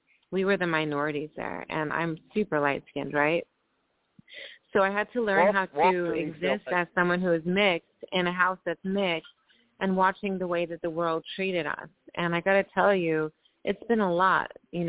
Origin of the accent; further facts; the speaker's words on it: Oakland, California, United States; I come from Oakland, you know, and it's the Bay Area.